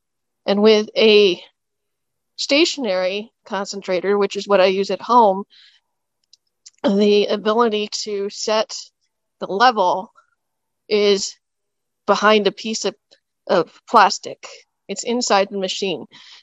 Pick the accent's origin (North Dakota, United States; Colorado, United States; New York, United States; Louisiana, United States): Colorado, United States; I am from Colorado, and I live with multiple disabilities. I am deafblind and also live with a number of chronic illnesses